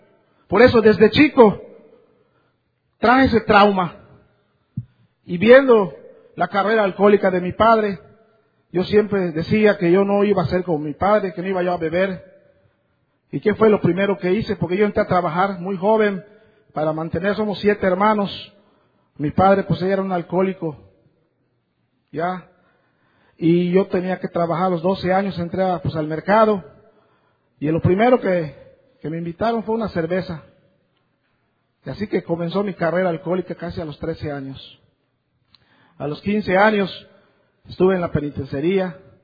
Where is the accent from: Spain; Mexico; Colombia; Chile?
Mexico; Mérida, Yucatán; Yo crecí siempre temeroso. Allá en Mérida, allá en mi pueblo